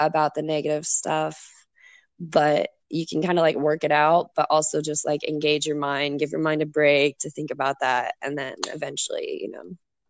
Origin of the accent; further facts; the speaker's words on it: Midwest, United States; I grew up in the Midwest.